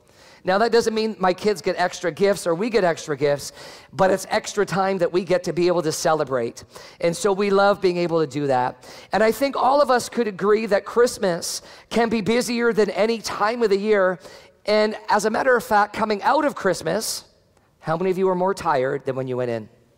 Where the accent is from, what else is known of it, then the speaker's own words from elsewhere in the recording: Canada; I am fully Canadian.